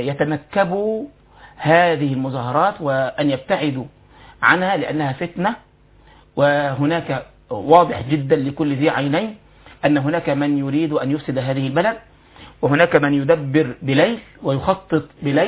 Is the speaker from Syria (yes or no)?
no; Egypt; بل كمصريين